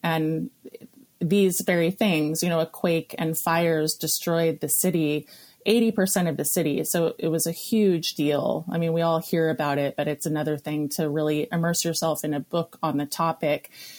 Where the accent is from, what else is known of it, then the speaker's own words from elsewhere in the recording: California, United States; You know, I'm a native Californian. I grew up in Southern California and on the coast.